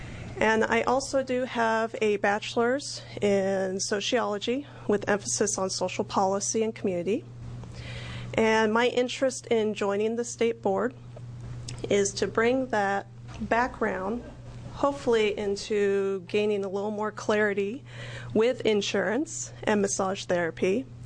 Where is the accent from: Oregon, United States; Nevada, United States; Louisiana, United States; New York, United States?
Oregon, United States; Medford; I'm from Medford, Oregon.